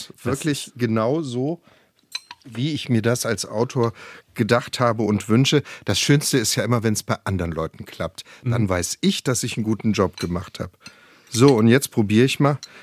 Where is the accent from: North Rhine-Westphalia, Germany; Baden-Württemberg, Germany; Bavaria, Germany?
Baden-Württemberg, Germany; Ravensburg; Und dann bin ich losgelaufen in meiner Heimatstadt, bin rein in den Sterneladen dort, das war damals das Waldhorn in Ravensburg